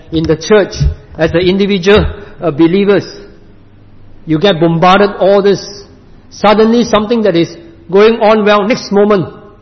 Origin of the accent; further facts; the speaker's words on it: Singapore; and even in Singapore, my home country